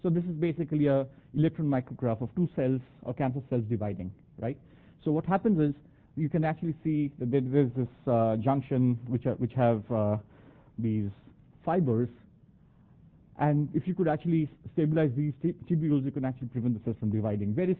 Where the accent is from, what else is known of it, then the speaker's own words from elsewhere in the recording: India; I mean, so I'm from India, having been to a medical school there, I know what the status of the buying power of people there is.